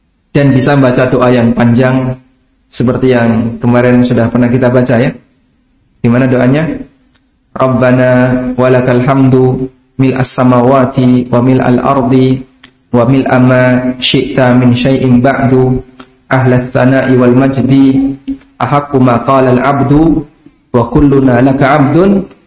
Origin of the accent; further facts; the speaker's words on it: Paciran, East Java, Indonesia; Saya asli dari Paciran, Lamongan, Jawa Timur. Rumah saya dengan laut 200 meter. Jalan Dendles itu dekat rumah saya.